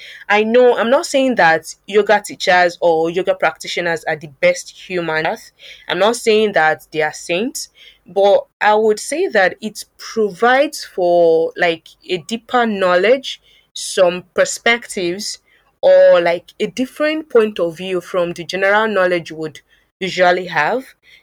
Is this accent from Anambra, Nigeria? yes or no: no; Kwara, Nigeria; now in Lagos, Nigeria; I am from the Yoruba-speaking tribe of Nigeria, and I'm a Yoruba girl from Kwara. My parents, they are from Kwara State.